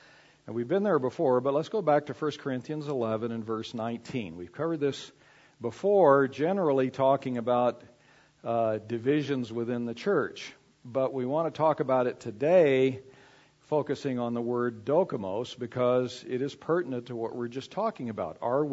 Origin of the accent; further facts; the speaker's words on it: Texas, United States; I grew up in West Texas, and there's a saying in West Texas that about someone who is not the real deal.